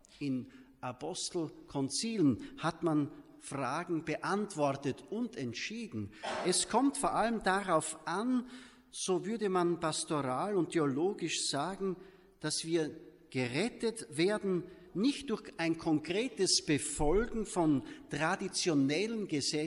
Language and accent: German; St. Jakob im Walde, Styria, Austria; aus meiner näheren Heimat Ratten und St. Jakob im Walde, wo ich her bin